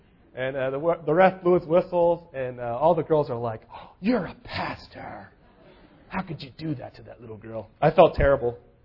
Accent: California, United States; Now, I grew up in California. It was always warm outside.

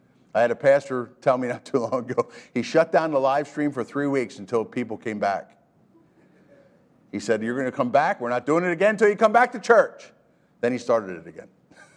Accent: Pennsylvania, United States; I'm from Eastern Pennsylvania. I'm an only child.

